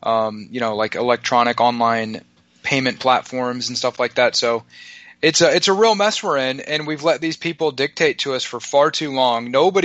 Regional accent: United States; in my case, I mean, I'm born and raised in America, and I care about this country.

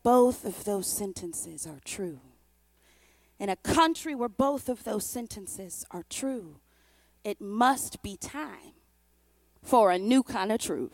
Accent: St. Louis, Missouri, United States; I'm from St. Louis, but Michael Brown was killed by Darren Wilson in Ferguson.

